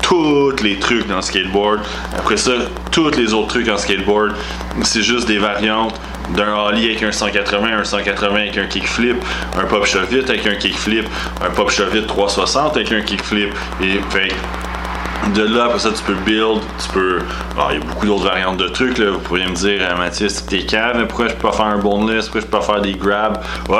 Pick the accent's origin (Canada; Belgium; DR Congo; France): Canada; Quebec; puis on est des Québécois.